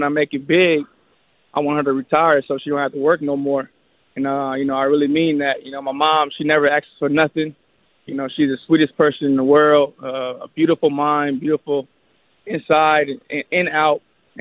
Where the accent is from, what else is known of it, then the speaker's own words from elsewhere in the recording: Stockton, California, United States; also born or lived in Montana / St. Louis; I never lived on the East Coast. like you said, I'm from Stockton. Went to Montana to St. Louis, and then St. Louis to, you know, to California.